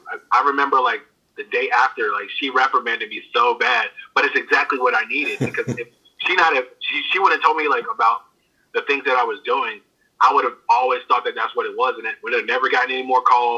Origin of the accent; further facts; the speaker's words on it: Alabama, United States; Like, I'm from Alabama. We all speak. We know Southern hospitality.